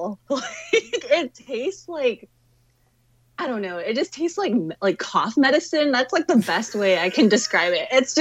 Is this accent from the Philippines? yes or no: yes; Philippines; I will add, as a Filipino, this debate with my family regarding root beer, it's overwhelmingly they hate it. Especially my Midwestern like family who are all like in Chicago and whatnot.